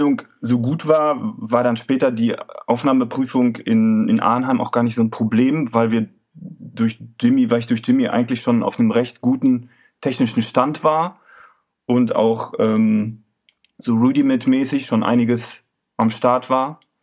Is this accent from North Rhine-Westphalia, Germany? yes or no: yes; Beckum, North Rhine-Westphalia, Germany; Ich komme ja aus dem Westfalenland, aus Beckum.